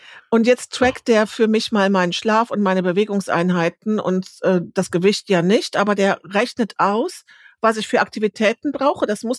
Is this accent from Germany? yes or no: yes; Rhineland, Germany; ich komme aus dem Rheinland.